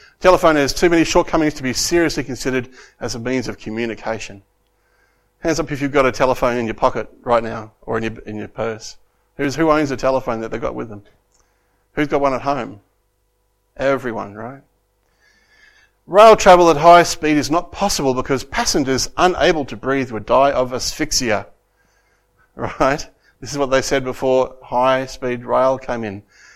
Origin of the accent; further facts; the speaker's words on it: Broken Hill, New South Wales, Australia; Did you know my hometown of Broken Hill suffered golf ball-sized hailstones?